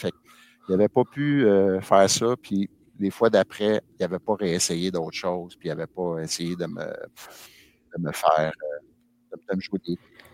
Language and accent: French; Longueuil, Quebec, Canada; Fait que Marc Muller, j'ai grandi avec lui à Longueuil, dans le régional.